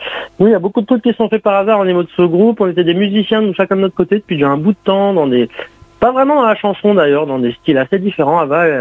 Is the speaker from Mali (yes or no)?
no; Portugal; also born or lived in Spain; Moi, j'ai grandi au Portugal et en Espagne.